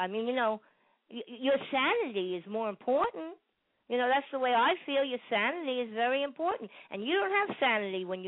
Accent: Brooklyn, New York, United States; also born or lived in Staten Island; I came from Brooklyn. I came from Bensonhurst, but then I went to Staten Island, New York.

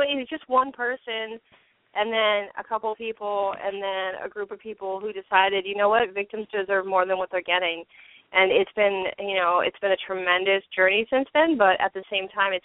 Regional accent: California, United States; I came from California, and then when I came over to Connecticut to work

